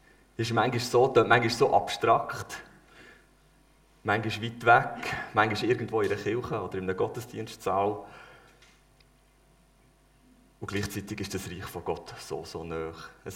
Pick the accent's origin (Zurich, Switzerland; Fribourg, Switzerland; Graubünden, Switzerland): Fribourg, Switzerland; Kerzers; Ich bin ein Sohn vom Vater im Himmel und komme von Kerzers. Ich bin aktuell dort mit meiner Familie am Wohnen. Das ist auch mein Ort, wo ich geboren bin.